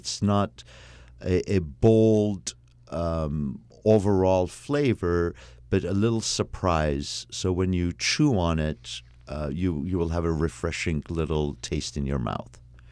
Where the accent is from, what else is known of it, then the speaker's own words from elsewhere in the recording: Iran; because I'm an Armenian from Iran